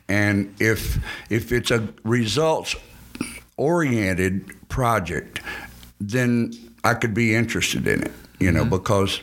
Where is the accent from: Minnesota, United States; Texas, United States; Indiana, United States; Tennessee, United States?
Texas, United States; Paris; And we left that in Paris, Texas, my hometown, mm-hmm. where I used to go and play basketball. And that's a good feeling to be able to do that for your hometown area.